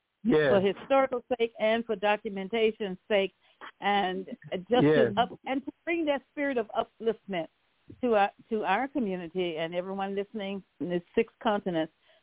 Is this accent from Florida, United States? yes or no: yes; St. Petersburg, Florida, United States; a Floridian calling from St. Petersburg.